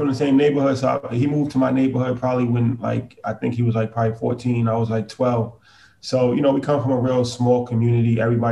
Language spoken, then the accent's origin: English; New York, United States; Yeah, we're from New York.